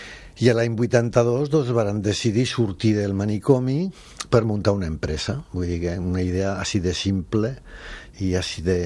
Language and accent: Catalan; Aragon, Spain; Catalan is a second language; moved away as an adult; Vaig començar a treballar al manicomi de Zaragoza, jo soc aragonès.